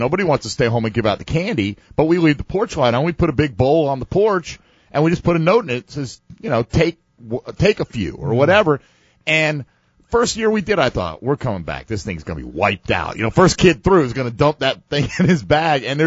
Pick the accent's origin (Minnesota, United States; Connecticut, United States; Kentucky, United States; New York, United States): Connecticut, United States; Milford; moved away; also born or lived in Florida; We used to live. I grew up in Connecticut. Right. And we moved in 1978 to Florida.